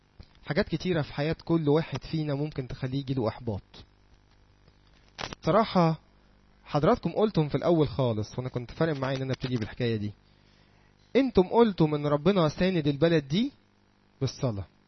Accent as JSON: {"language": "Arabic", "country": "Egypt", "said": "احنا كمجتمع مصري"}